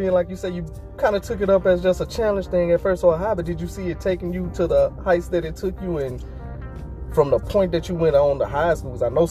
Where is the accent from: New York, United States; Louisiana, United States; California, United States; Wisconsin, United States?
Louisiana, United States; Alexandria; We're from Alexandria, Louisiana, by the way.